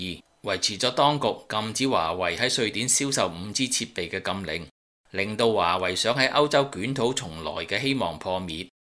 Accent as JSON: {"language": "Chinese", "country": "Hong Kong", "said": "我们要积极乐观地面对未来，因为我们是香港人。"}